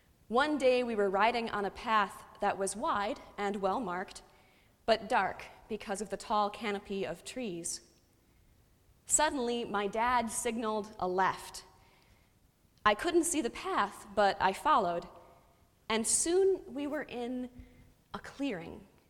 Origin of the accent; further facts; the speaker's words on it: Illinois, United States; I grew up right outside Chicago and right next to O'Hare Airport, one of the busiest airports in the world.